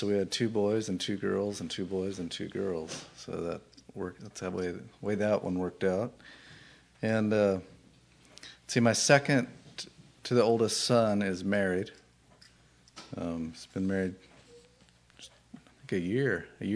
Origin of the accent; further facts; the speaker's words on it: Oregon, United States; born there; I was born in Oregon.